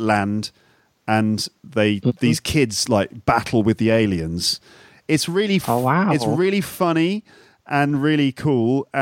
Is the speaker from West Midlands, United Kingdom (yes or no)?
yes; Solihull, West Midlands, United Kingdom; In fact, I'm from Solihull, which is just on the outskirts of Birmingham.